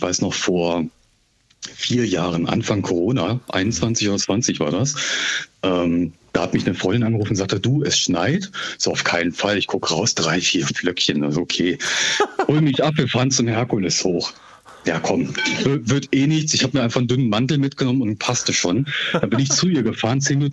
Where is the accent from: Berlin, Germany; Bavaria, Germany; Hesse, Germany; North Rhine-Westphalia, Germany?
Hesse, Germany; Staufenberg; ich bin ja auf dem Land groß geworden, so Stauffenberg, so die Kante.